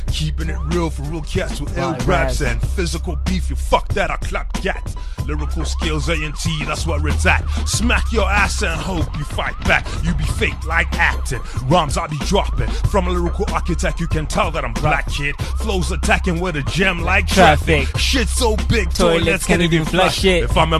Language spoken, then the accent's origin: English; Orlando West, Gauteng, South Africa; hence we're from Orlando West, you know?